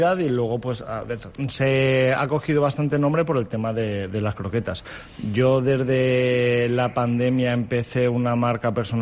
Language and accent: Spanish; Castellón de la Plana, Valencian Community, Spain; Yo soy de Castellón.